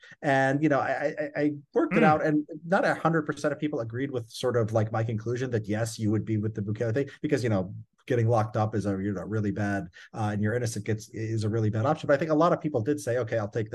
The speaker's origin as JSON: {"language": "English", "town": "Chicago", "region": "Illinois", "country": "United States", "tie": "born or raised there", "said": "I grew up in Chicago, it could have been other cities too"}